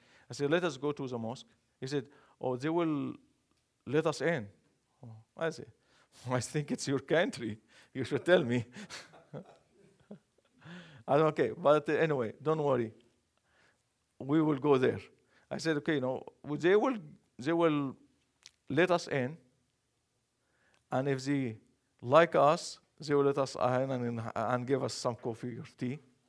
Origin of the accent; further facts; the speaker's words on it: Canada; I can, but I don't come from Al-Azhar. I came from Canada.